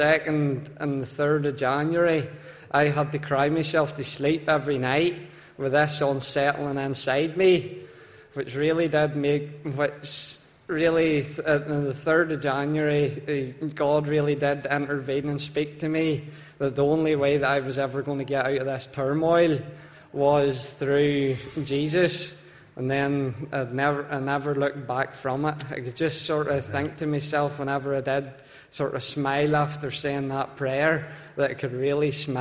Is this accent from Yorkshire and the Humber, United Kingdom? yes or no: no; Ballymena, Northern Ireland, United Kingdom; But as I said, I come from Ballymena.